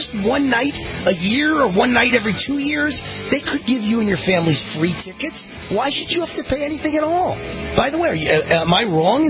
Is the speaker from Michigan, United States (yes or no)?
no; New York, United States; I was born and raised in New York, but I love the Dallas Cowboys since I'm 5 years old.